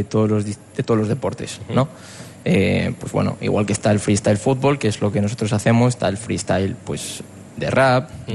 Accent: Gijón, Asturias, Spain; yo obviamente soy de Gijón, soy del Sporting.

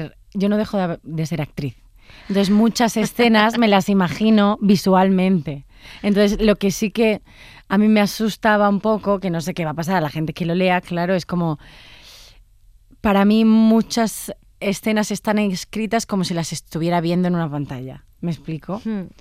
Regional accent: Badajoz, Extremadura, Spain; cosas que para mí son importantes de mi adolescencia en Badajoz

